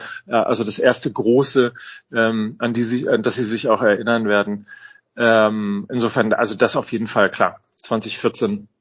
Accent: North Rhine-Westphalia, Germany; ich bin ja Ostwestfale und ich bin immer so mit dem Stammkneipengedanken groß geworden.

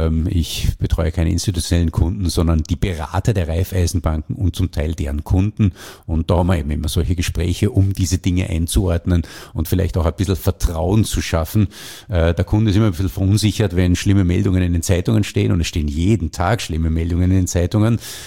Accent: Austria; born there; so volatil sie auch für einen gebürtigen Österreicher erscheinen mögen, der Angloamerikaner hat dazu ein bisschen andere Einstellung

